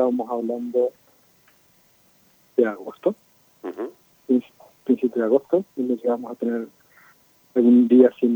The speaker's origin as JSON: {"language": "Spanish", "town": "Zapala", "region": "Neuquén", "country": "Argentina", "tie": "born or raised there", "said": "Yo crecí en Zapala, casi toda mi familia está ahí, mi hermano, mi madre, mi padre, mi sobrinito."}